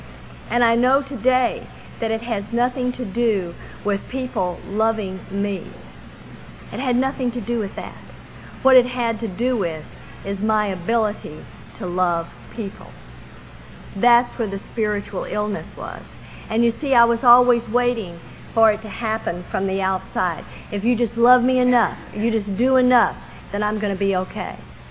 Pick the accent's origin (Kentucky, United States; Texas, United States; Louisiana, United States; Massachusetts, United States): Texas, United States; accent: Southern; Now, I am born and raised in Texas. I am a Southern girl, in case you missed the accent.